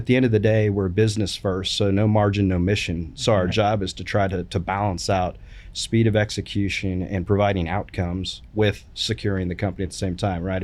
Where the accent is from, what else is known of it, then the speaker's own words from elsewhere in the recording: Tulsa, Oklahoma, United States; A little about me, born and raised in Tulsa, Oklahoma.